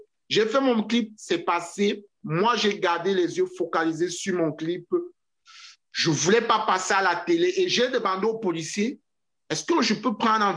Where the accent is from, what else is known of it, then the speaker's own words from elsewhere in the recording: Cameroon; moved away as an adult; now in Canada; En tant qu'étranger, en tant que Camerounais, quelqu'un qui est venu il y a quelques années au Québec